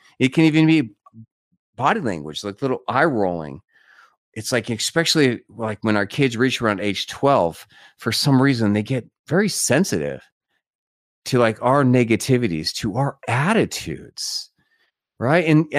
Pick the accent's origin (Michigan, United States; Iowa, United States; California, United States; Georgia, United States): California, United States; San Diego; And my growing up in San Diego, my step parents, we just never had ribs.